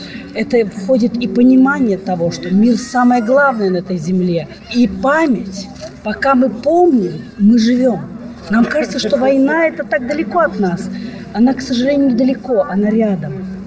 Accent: Belarus; Я из Белоруссии, и у меня на родине тоже моих ветеранов практически уже никого нет.

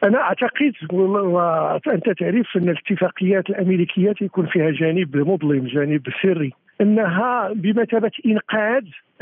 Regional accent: Morocco; صحراويون الذين نعتبرهم نحن مغاربة

